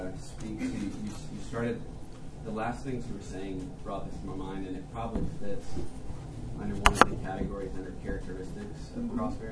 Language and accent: English; the South, United States; I grew up in the Bible Belt and in the South and in a very white upbringing